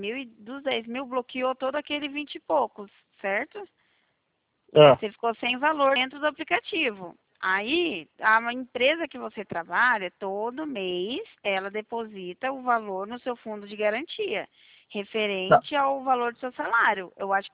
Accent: Paraná, Brazil; Eu sou do Paraná.

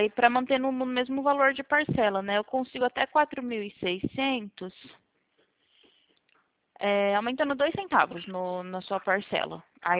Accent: Presidente Prudente, São Paulo, Brazil; Eu sou de Prudente.

